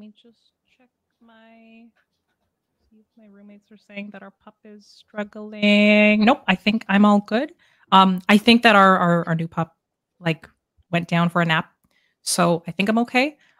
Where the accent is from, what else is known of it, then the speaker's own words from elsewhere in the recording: Canada; I'm from Canada.